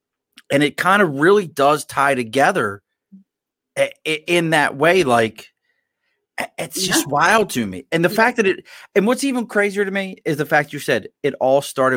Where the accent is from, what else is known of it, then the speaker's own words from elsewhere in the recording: Baltimore, Maryland, United States; I grew up in Maryland. Like, I grew up in Baltimore. It's like, that's hot.